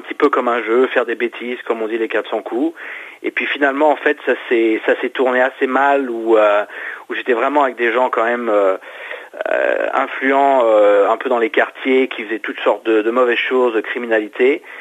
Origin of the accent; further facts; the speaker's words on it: Île-de-France, France; Donc en fait, je suis français, j'ai grandi dans la région parisienne.